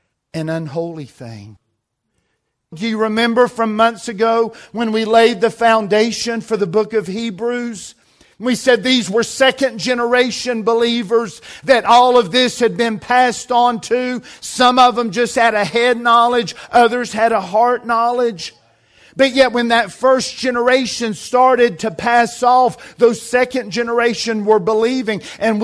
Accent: the Carolinas, United States; when we are growing up in North Carolina and South Carolina and bombarded with truth

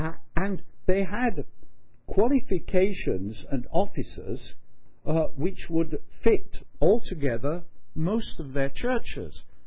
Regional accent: Yorkshire and the Humber, United Kingdom; born there; I was born in Yorkshire, almost next door to Fawcett

